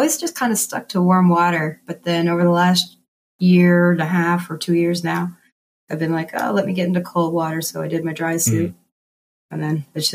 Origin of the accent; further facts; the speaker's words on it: Nova Scotia, Canada; I lived right across from the ocean, so my probably earliest memory is probably 2 or 3, and I was ran down my dirt driveway across the main highway there and right down to the beach and in the water.